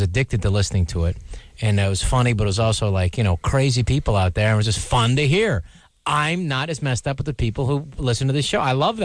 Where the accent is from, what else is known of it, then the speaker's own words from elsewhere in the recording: San Francisco, California, United States; See, I'm from San Francisco, so I was born and bred to hate LA teams